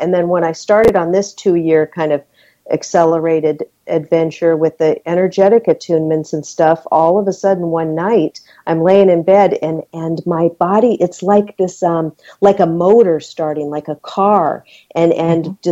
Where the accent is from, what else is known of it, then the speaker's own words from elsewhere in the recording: Seattle, Washington, United States; I remember as a kid, maybe 8, 9, 10 years old, I grew up in Seattle, Washington, and the only time it'd really be warm is in the summer.